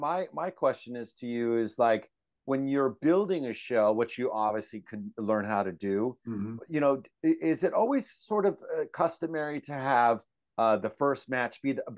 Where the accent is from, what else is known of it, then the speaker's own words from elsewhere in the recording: California, United States; Okay, so growing up in California, You know, obviously in the 1970s, the Oakland Raiders and the Oakland A's, those were always my teams.